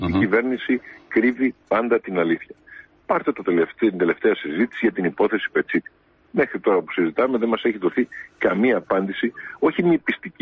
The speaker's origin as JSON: {"language": "Greek", "country": "Greece", "said": "Εμείς σαν Έλληνες το λέμε πολύ πιο αργά."}